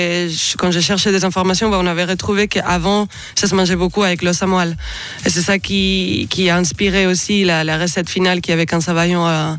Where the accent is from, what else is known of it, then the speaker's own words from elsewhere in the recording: Catalonia, Spain; French is a second language; now in France; Comme je trouve qu'il y a beaucoup de similitudes avec la Catalogne, ma terre natale.